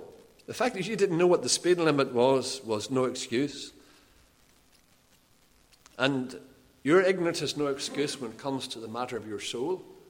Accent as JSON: {"language": "English", "town": "Lisburn", "region": "Northern Ireland", "country": "United Kingdom", "tie": "born or raised there", "said": "And one day, the classes finished early, and we're in Lisburn, my hometown."}